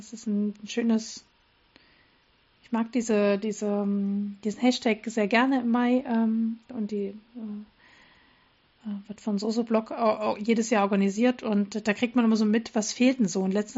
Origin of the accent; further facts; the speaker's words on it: Dresden, Saxony, Germany; weil ich in meiner alten Heimatstadt gearbeitet habe in Dresden.